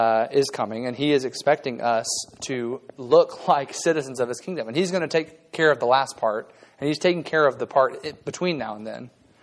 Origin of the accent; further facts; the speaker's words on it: South Carolina, United States; I'm from South Carolina. The first time I visited the North, I was like, this is awful.